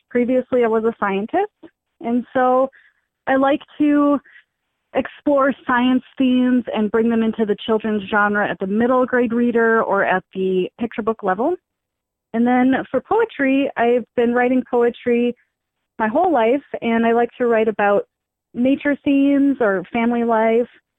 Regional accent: Minnesota, United States; now in St. Paul, United States; I'm an author from the Twin Cities, I live in St. Paul with my family, and I grew up around here, but originally I'm from rural southwest Minnesota in the farm country.

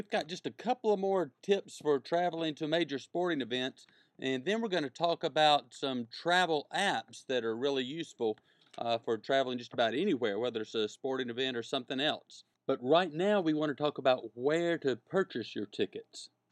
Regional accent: the South, United States; And yes, I did end my sentence with a preposition, but we're up against a break and I'm from the South, so it's okay.

